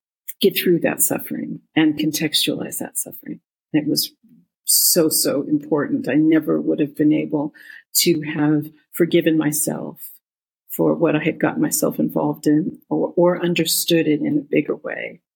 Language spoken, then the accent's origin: English; United States; You know, I'm Mexican American. I was raised Catholic, and I went to Catholic school for all the 12 years of my education.